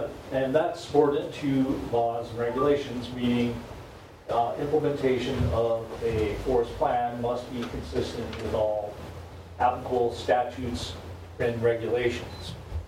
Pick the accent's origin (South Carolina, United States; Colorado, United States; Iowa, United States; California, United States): Colorado, United States; Denver; I'm the interdisciplinary team leader for this rulemaking effort, and I am from Denver, and never lived in Alaska